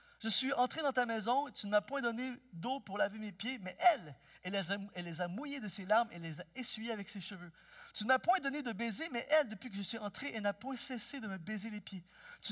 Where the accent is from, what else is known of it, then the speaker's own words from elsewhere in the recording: El Salvador; Moi, je viens du Salvador.